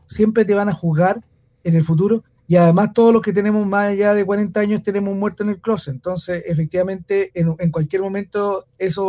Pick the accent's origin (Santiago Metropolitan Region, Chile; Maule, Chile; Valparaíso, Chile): Valparaíso, Chile; para los que somos porteños